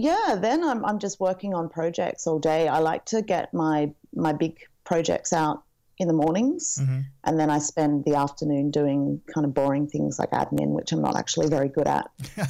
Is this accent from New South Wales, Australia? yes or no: yes; Sydney, New South Wales, Australia; And I'm from Sydney, Australia.